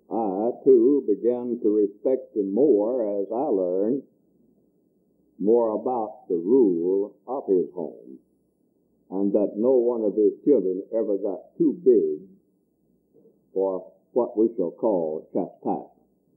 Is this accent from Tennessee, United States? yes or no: yes; Churchton, Tennessee, United States; When Brother Leon Van Eaton, who's here tonight, and I were growing up in the Churchton community in Dyer County